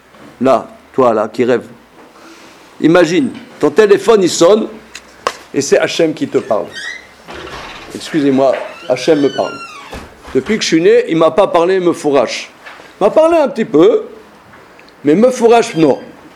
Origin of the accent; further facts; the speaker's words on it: France; born there; moi, je suis né en France